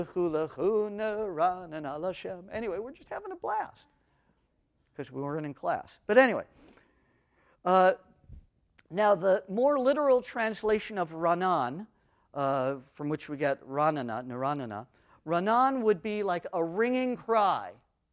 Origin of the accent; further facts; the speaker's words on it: Los Angeles, California, United States; Now, as a child growing up in Los Angeles and attending Hebrew school 3 times a week, oh joy, after school